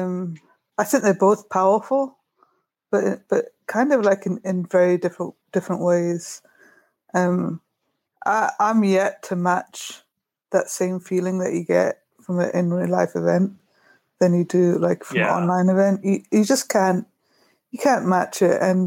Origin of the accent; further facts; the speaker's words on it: Brighton, South East England, United Kingdom; But I still live in Brighton, but in Brighton, in my hometown